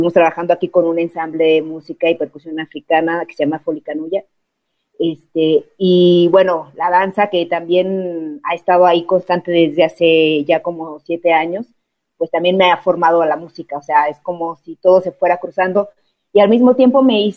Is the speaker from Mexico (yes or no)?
yes; Mexico; soy mitad norteña y mitad veracruzana, que si la abuela era afrodescendiente